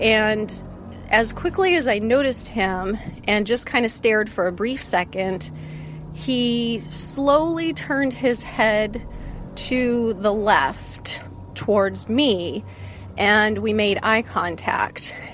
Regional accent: West Coast, United States; also born or lived in Seattle / Portland / Sacramento; I grew up mostly on the West Coast. Kind of for my dad's job, we went between Seattle, Portland, and Sacramento.

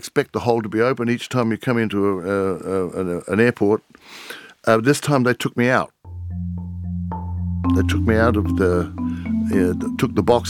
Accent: Australia; I'm from Australia. We're used to the heat.

